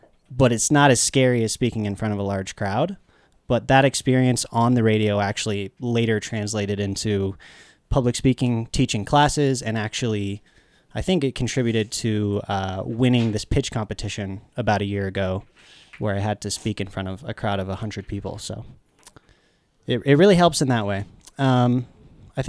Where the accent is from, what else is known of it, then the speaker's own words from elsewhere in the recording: Meeker, Colorado, United States; I grew up in Meeker, which is like 2 hours from here, about northwestern Colorado.